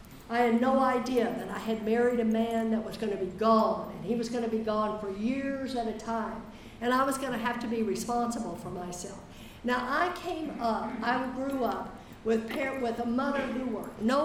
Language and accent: English; Texas, United States; I grew up in Texas, but we, you know, this is the South too.